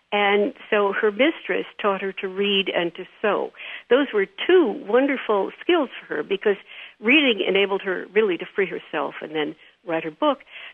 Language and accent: English; Midwest, United States; I think when I grew up in the Middle West many years ago